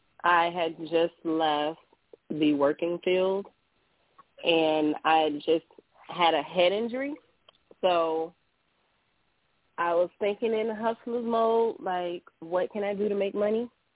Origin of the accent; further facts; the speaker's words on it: Virginia, United States; I'm born and raised in Virginia. Mm-hmm. Virginia.